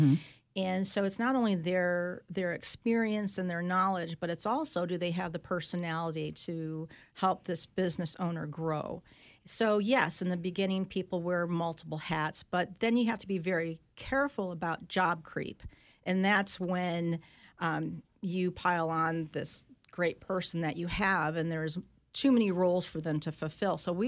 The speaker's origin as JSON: {"language": "English", "region": "Midwest", "country": "United States", "said": "I was from the Midwest, and people really wanted a Midwesterner to help them in real estate."}